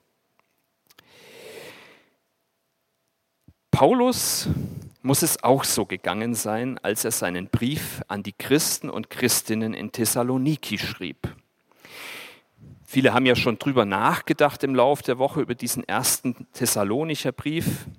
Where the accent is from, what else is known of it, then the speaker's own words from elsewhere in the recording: Pfaffenhofen, Bavaria, Germany; er hat mich in meiner Heimatstadt Pfaffenhofen besucht, denn ich war ja in einem Internat in Franken.